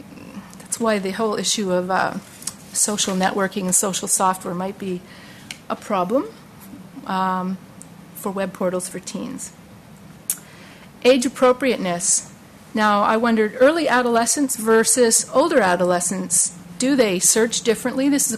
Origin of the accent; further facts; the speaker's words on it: Canada; I'm from University of Pittsburgh, but I'm a Canadian